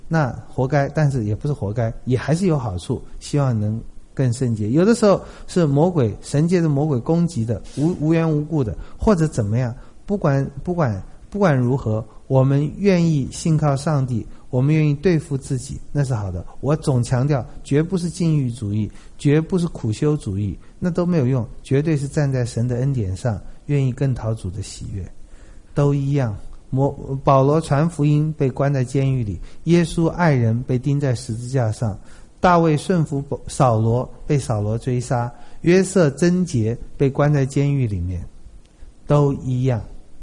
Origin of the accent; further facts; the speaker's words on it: China; 我们中国人都懂啊，现在年轻人也不大懂了，以前我们懂啊